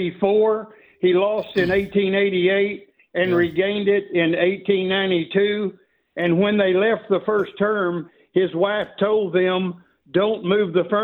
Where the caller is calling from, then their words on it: Brenham, Texas, United States; I'm calling from Brenham, Texas, which is the home of Bluebell ice cream.